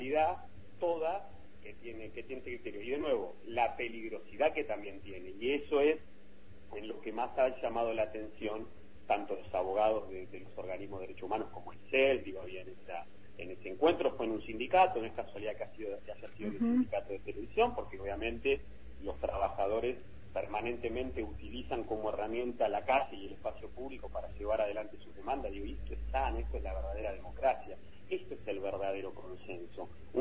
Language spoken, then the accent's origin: Spanish; Argentina; esto como argentinos ya lo vivimos y nos costó muy caro